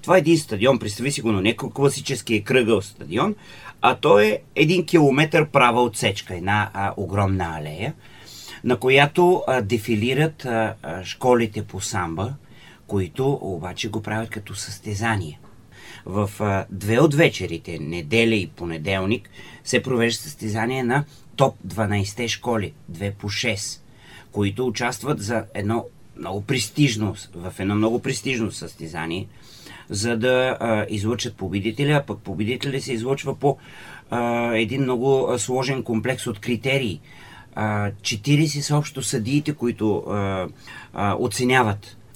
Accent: Troyan, Lovech Province, Bulgaria; Аз съм роден в Троян. значи под Балкана. Още от малък ходих да катеря близките върхове

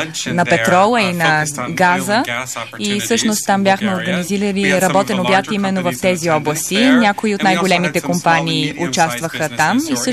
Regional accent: Phoenix, Arizona, United States; Всъщност, аз съм роден и съм израснал в Феникс, Аризона и за мен беше удоволствие да се върна там

